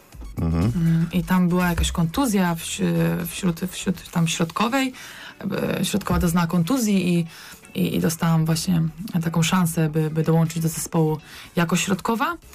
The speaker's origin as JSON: {"language": "Polish", "town": "Mogilno", "region": "Kuyavian-Pomeranian Voivodeship", "country": "Poland", "tie": "born or raised there", "also_born_or_lived": "Strzelno", "said": "Znaczy, jestem z Mogilna, a urodziłam się w Strzelnie."}